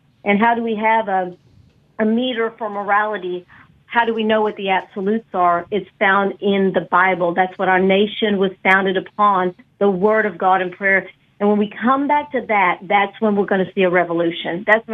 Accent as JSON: {"language": "English", "town": "Dallas", "region": "Texas", "country": "United States", "lives_now": "New Orleans, United States", "said": "I want to just make sure everybody knows I'm from Dallas, Texas, but I've been in New Orleans for 10 years ministering."}